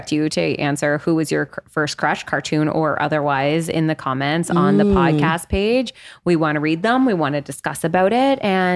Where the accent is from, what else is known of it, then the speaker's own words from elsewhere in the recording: Canada; because we are Canadian.